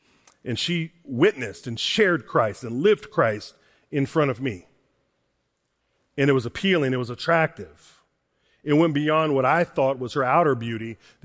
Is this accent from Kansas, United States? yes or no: yes; Kansas, United States; And I'm from Kansas.